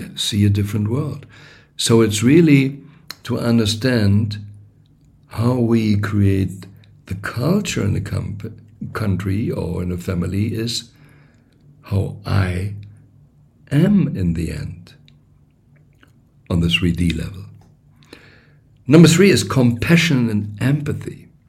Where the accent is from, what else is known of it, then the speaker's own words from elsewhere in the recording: Germany; I am a German growing up in the Christian world, even if I didn't really be, I would say, a strong churchgoer or whatever